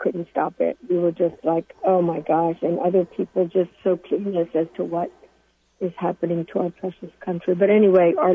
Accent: Virginia, United States; we're actually from the Virginia side, you know, Shenandoah Mountains and all that.

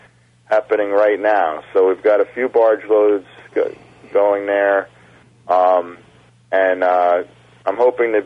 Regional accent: New York, United States; Yeah, I grew up fishing around Long Island and Montauk, and winter flounder were one of the top three species.

